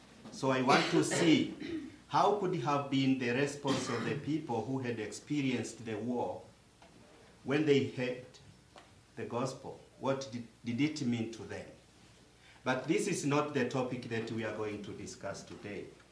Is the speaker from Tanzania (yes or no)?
yes; Tanzania; I'm coming from Tanzania, from the southern part of Tanzania. And I belong to the Lutheran Church of Tanzania.